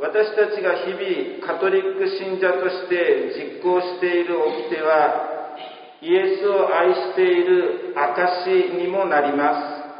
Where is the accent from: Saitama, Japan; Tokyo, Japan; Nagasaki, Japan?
Nagasaki, Japan; Tainoura; 私は上五島の田井浦出身です。昭和41年生まれ、3月なので57歳です。